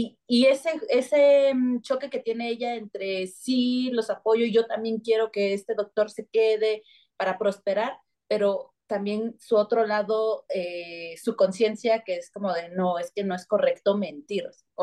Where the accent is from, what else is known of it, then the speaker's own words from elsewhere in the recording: Tlaxiaco, Oaxaca, Mexico; ya sea Tlaxiaco, que es de donde soy, o el estado de Oaxaca en general